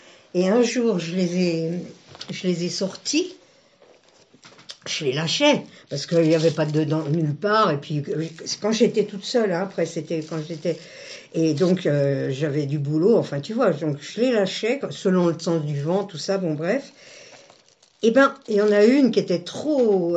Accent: Paris, Île-de-France, France; born there; Je suis née à Paris en 48.

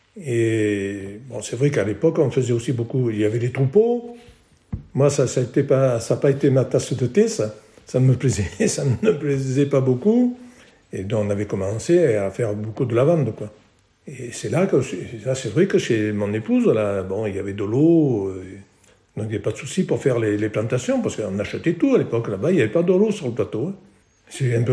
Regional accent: Assis-sur-Serre, Hauts-de-France, France; born there; Je suis né à Assis-sur-Serre, dans le département de l'Aisne, le 8 octobre 1946.

